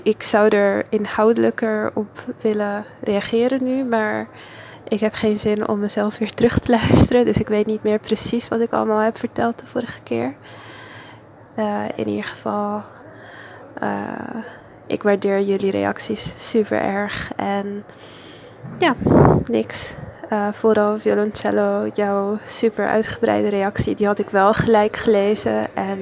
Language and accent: Dutch; Italy; ik werk in Italië, ik ben Italiaans.